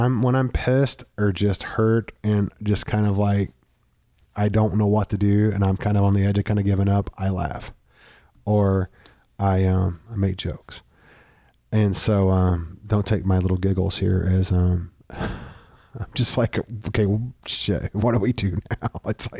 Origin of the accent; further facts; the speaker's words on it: Desloge, Missouri, United States; They sent him out to the Boones to Immaculate Conception in Flat River, Missouri, or where I grew up in Deloge, Missouri.